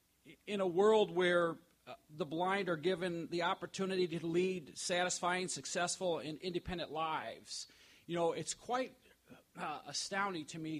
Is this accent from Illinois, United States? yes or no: yes; Illinois, United States; actually I come from Kelowna, Illinois, which we also refer to it as part of the Quad Cities.